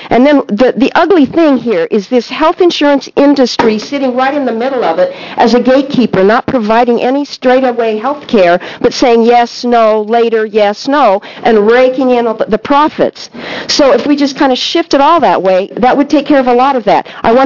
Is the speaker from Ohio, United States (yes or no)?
no; Corvallis, Oregon, United States; I'm from Corvallis